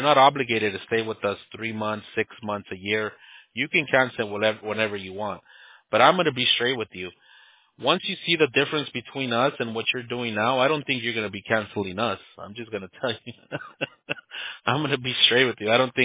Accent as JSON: {"language": "English", "country": "United States", "first_language": "Spanish", "second_language": "English", "said": "So, Spanish was my first language. But it's funny because, you know, there's a saying, it says, we're not American enough for the Americans and we're not Mexican enough for the Mexicans."}